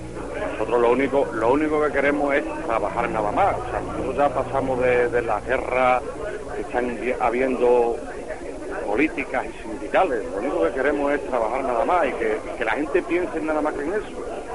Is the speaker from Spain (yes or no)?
yes; Nerva, Andalusia, Spain; sobre todo mi pueblo, que es el pueblo de Nerva.